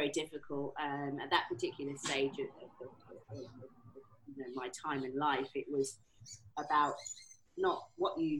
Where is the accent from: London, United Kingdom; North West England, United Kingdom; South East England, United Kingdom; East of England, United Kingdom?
London, United Kingdom; I'm from West London